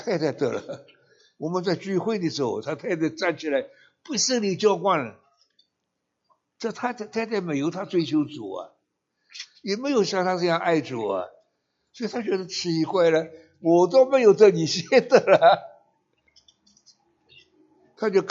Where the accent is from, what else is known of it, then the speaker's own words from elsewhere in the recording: China; 不是因为我是中国人，所以这样讲。